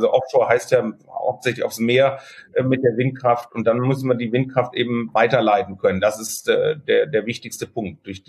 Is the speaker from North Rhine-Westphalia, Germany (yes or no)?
yes; Cologne, North Rhine-Westphalia, Germany